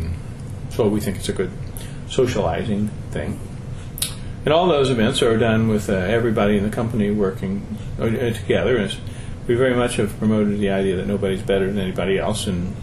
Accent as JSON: {"language": "English", "region": "Midwest", "country": "United States", "said": "Because we come from the Midwest, and I think most people are this way."}